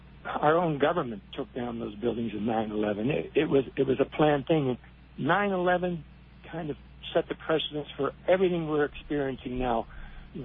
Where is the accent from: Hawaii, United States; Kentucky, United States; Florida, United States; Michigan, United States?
Hawaii, United States; I'm just ashamed and embarrassed to say I'm an American. When I do travel, luckily I say I'm from Hawaii